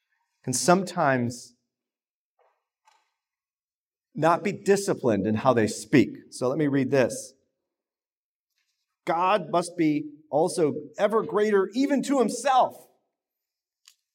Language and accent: English; Chicago, Illinois, United States; I'm from Chicago, so I got to say, deep dish pizza is incredible.